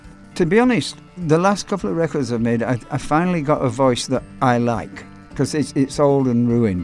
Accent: Yorkshire and the Humber, United Kingdom; I'm a Yorkshireman.

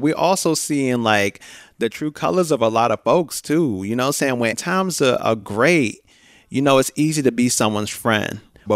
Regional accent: Washington, District of Columbia, United States; I always tell my friends and stuff that are from other places that growing up in Southeast was kind of like growing up in Nigeria for me because everyone was black.

